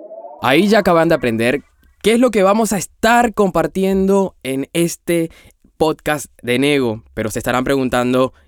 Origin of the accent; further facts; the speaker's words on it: Colombia; now in Buenos Aires, Argentina; voy a estarlos acompañando en cada entrega de Nego. Soy colombiano, de 32 años, actualmente vivo en Argentina, en Buenos Aires.